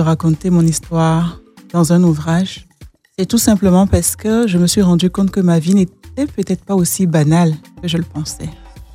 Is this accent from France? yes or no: no; Benin; Je viens du Bénin, oui.